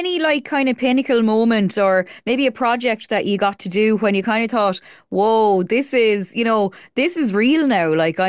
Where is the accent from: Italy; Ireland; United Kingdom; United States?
Ireland; We hate taking compliments when we're Irish people.